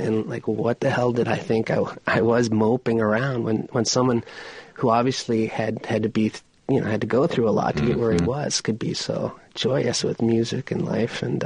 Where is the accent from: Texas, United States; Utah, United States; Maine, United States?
Maine, United States; growing up in Maine in sort of a farm town.